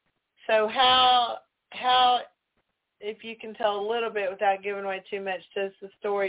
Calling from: Texarkana, Arkansas, United States; I'm calling from Texarkana, Arkansas.

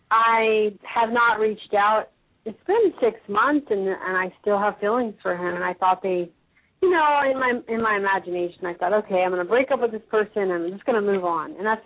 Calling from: Florida, United States; I'm calling from Florida.

